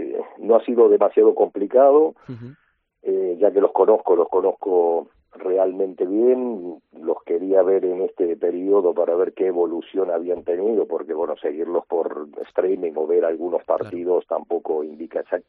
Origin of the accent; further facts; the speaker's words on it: Argentina; now in Spain; cuando estoy en Argentina me dicen qué europeo que estás, y cuando estoy en España, que soy muy argentino